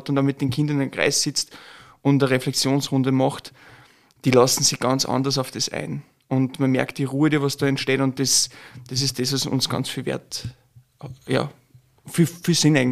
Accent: Upper Austria, Austria; ich bin aus der Region Steierland.

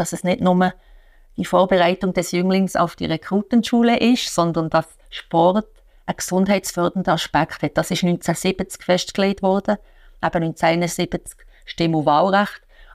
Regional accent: Bösingen, Fribourg, Switzerland; Und dort, wo ich aufgewachsen bin, im Kanton Freiburg, Deutsch-Freiburg, Bösingen, das Dorf, da hat es einfach einen Schuttclub gegeben und einen Turnverein.

